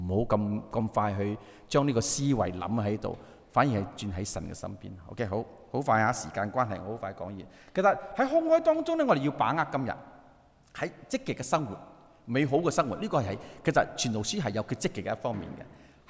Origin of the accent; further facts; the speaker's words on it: China; 因为当时他要同人好像我们中国人那样将公主嫁回邦，就是要议和